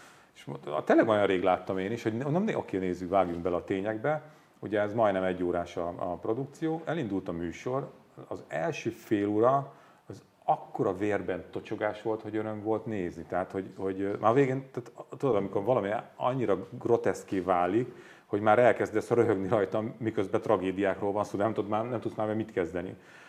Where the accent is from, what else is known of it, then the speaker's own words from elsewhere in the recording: Hungary; a lényeg az, hogy a régióban mi magyarok vagyunk a legkevésbé boldogok